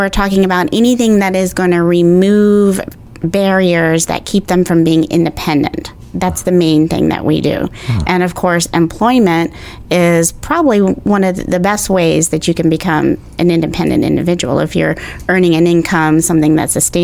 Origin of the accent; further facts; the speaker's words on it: New York, United States; You might as well say I am. I'm from New York, but I've been here most of my life.